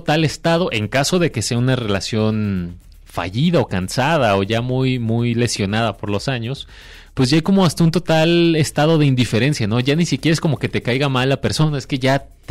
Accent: Mexico; como hablando como mexicanos y sociedad en general

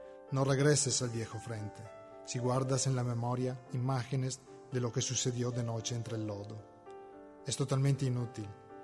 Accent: Schio, Veneto, Italy; compartir con este autor cierta nostalgia, aunque desde perspectivas y tiempos diferentes, para mi pueblo natal. Un Esquío lejano

